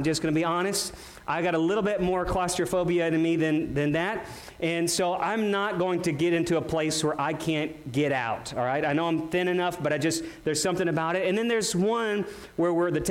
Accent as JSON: {"language": "English", "region": "Missouri", "country": "United States", "tie": "born or raised there", "said": "Beth and I grew up in Missouri, so Missouri is like the cave state"}